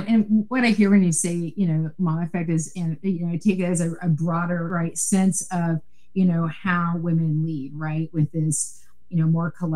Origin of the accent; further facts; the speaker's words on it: Gladstone, United States; Liz is from Gladstone. I'm from Gladstone.